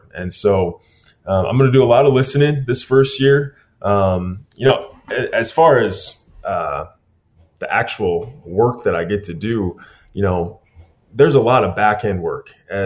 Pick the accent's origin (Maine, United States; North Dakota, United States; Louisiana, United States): North Dakota, United States; I'm from North Dakota. I need to be able to hunt.